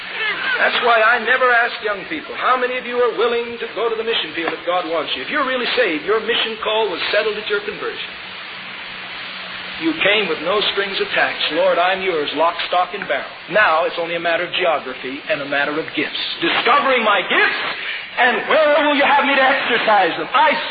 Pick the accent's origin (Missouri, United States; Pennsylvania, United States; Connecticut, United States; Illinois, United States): Pennsylvania, United States; Here I am from Pennsylvania, and those people don't know me.